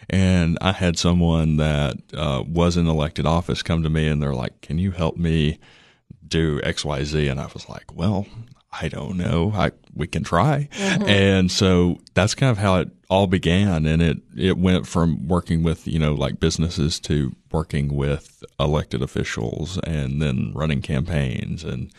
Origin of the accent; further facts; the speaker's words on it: Livingston, Tennessee, United States; I'm from Livingston.